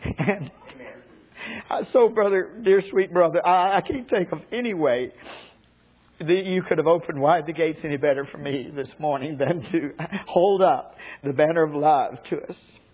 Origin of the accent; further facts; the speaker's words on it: Arkansas, United States; They weren't like some of the mountains of my home state of Arkansas